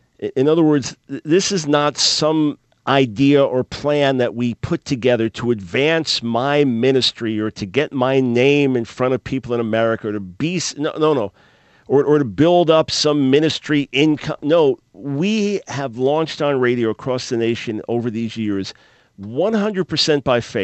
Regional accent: New York, United States; I'm from New York.

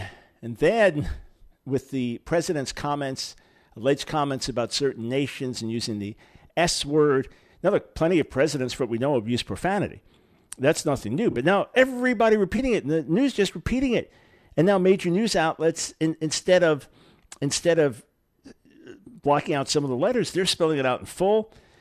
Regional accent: New York, United States; I'm a New Yorker. I grew up with snow.

